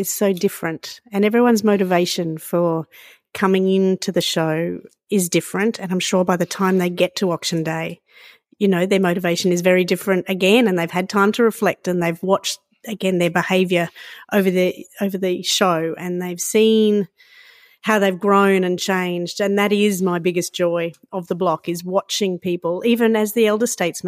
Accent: Brisbane, Queensland, Australia; This is the creation of a girlfriend of mine that we were growing up in Brizzy at the same time.

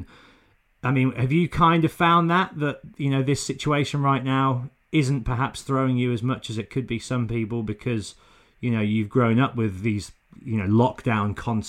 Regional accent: Northern Ireland, United Kingdom; growing up in Northern Ireland

